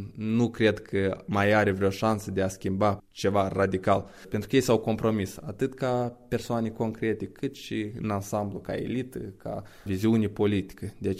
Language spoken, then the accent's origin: Romanian; Moldova; Sunt mândru de țara mea, de pământul meu. Sunt mândru de faptul că sunt moldovean